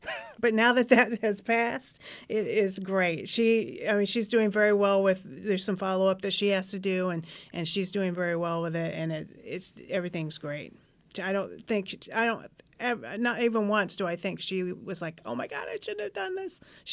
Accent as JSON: {"language": "English", "region": "Indiana", "country": "United States", "tie": "born or raised there", "said": "I grew up in Indiana, and the girls had to wear dresses to school."}